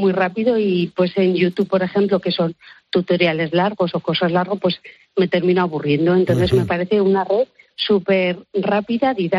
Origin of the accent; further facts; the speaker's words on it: Aragon, Spain; accent: Aragonese; si yo he nacido aquí, si yo soy maña 100% por los cuatro costados.